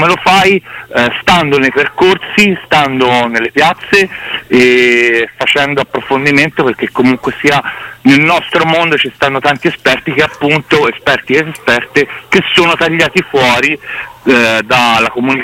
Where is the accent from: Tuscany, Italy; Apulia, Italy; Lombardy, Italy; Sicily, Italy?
Tuscany, Italy; Si sente che sono toscano.